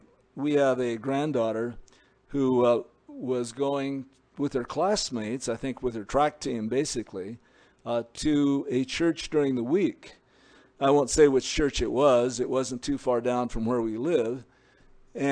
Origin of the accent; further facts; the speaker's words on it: Montana, United States; We have a real close bond because we're both from Montana